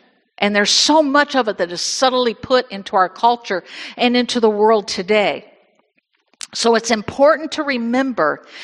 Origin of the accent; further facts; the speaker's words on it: Indiana, United States; now in Michigan, United States; Years ago, I came from Indiana. I've lived most of my adult life in Michigan